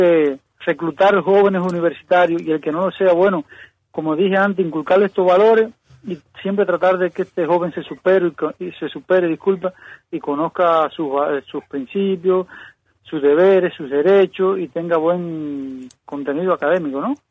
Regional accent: Holguín, Cuba; yo soy de Holguín, ya en Holguín también existía

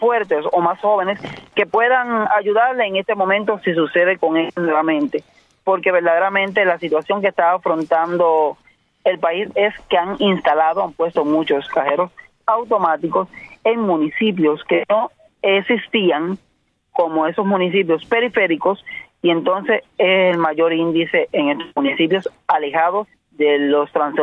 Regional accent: Santiago de Cuba, Cuba; En Santiago de Cuba, que es de donde yo soy

